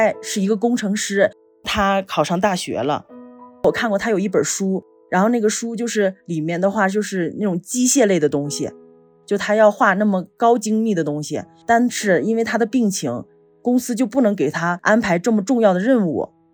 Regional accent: Tongliao, Inner Mongolia, China; 我老家是在内蒙古通辽，然后下边的一个聚日河镇，那个是我姥姥家。

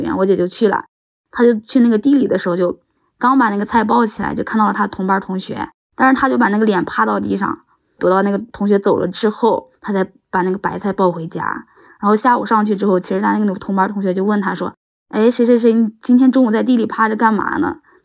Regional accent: Lüliang, Shanxi, China; now in Taiyuan, China; 今年27岁，目前生活在山西太原。我出生在山西吕梁一个县下辖的村子里，家家户户都是那种住平房，然后没有任何资源，就包括田地也很少。

